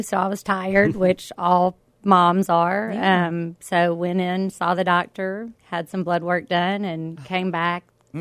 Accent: Mississippi, United States; I do. And I'm from Mississippi, so it's quite a mixture.

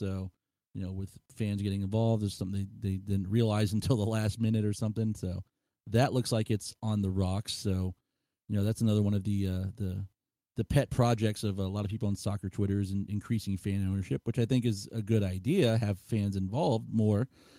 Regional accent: Florida, United States; now in Sarasota, United States; I grew up in South Florida. I go to a lot of things in St. Pete. Live in Sarasota.

